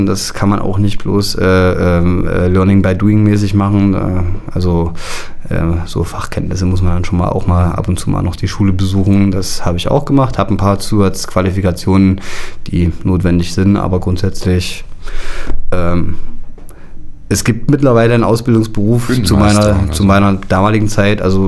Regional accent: Zwickau, Saxony, Germany; Ich bin aus Zwickau.

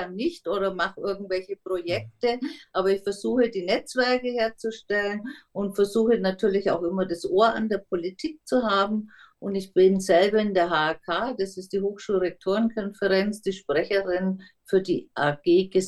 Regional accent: Nuremberg, Bavaria, Germany; Ja, ich bin eine gebürtige Nürnbergerin und bin dort in die Schule gegangen

